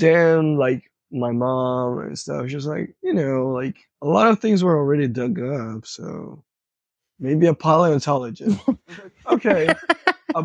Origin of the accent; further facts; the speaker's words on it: Brazil; moved away as an adult; I did start a biology class back in Brazil because I'm from Brazil.